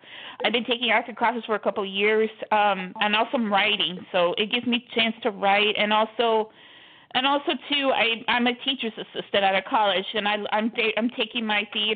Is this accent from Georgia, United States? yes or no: no; Houston, Texas, United States; Well, yes, I'm from Houston, Texas.